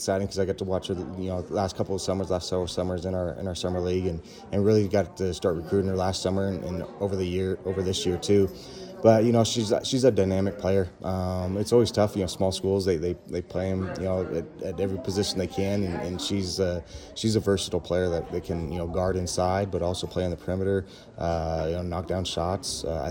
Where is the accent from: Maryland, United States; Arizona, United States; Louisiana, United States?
Arizona, United States; Phoenix; moved away; I'm from Phoenix, so I moved away from home as far away as I could to get the new experience.